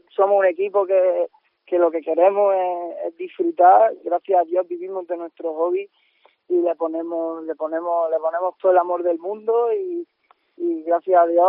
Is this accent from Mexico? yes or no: no; Spain; Yo en general estoy orgulloso de cómo somos los españoles